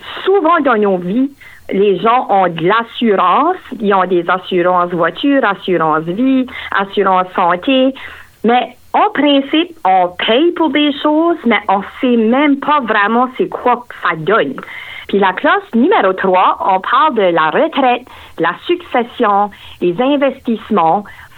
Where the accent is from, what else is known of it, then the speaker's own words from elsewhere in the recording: Bouctouche, New Brunswick, Canada; Je suis propriétaire d'un centre d'éducation financière dans la région sud-est, à Bouctouche. Je suis originaire de Bouctouche.